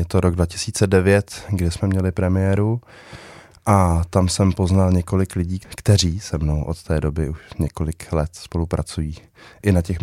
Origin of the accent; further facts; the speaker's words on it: Příbram, Central Bohemian Region, Czechia; Měl jsem folkovou kapelu v Příbrami, odkud pocházím.